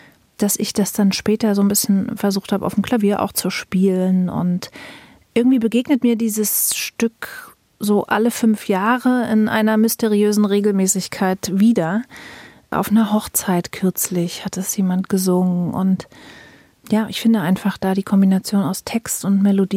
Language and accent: German; Jena, Thuringia, Germany; born there; Weil ich bin ja in Jena geboren und Jena ist einfach auch eine viel, viel kleinere Stadt.